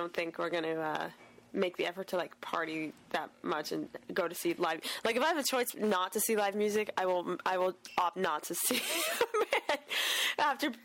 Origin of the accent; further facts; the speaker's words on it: Montreal, Quebec, Canada; but we're both from Montreal.